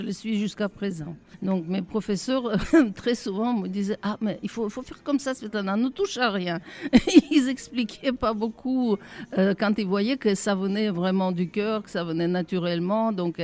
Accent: Moscow, Russia; moved away as an adult; now in France; moi, je viens de Moscou, en fait. Hein. Je suis arrivée comme ça après mes études. J'ai suivi ma maman qui est... Elle est née en France

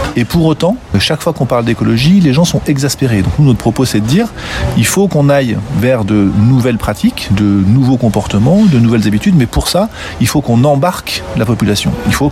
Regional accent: Lyon, Auvergne-Rhône-Alpes, France; puisqu'on est lyonnais

